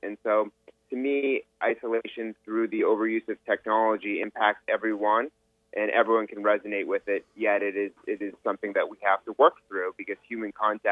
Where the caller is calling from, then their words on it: New York, United States; New York, New York.